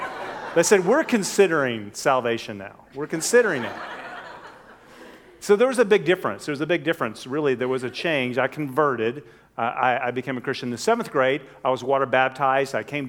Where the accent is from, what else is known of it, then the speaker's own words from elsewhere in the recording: Texas, United States; When I was a little boy growing up in West Texas, I have two brothers, an older and a younger.